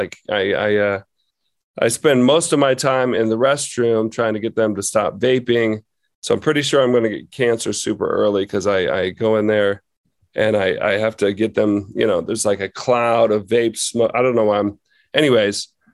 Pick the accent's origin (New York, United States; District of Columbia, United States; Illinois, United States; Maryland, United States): Illinois, United States; you know, my home state of Illinois